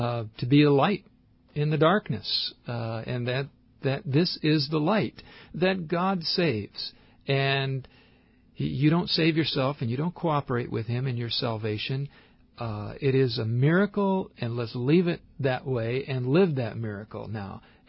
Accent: Indianapolis, Indiana, United States; I grew up elementary school in Indianapolis.

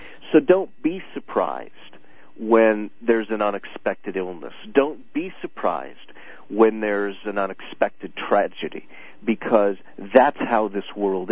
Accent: Iowa, United States; when I was 17 years old, I I'm from Iowa, and I attended an Iowa caucus.

